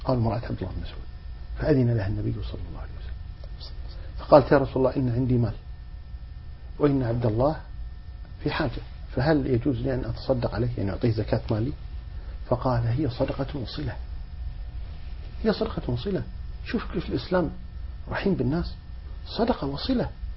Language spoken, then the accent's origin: Arabic; Kuwait; عندنا في الكويت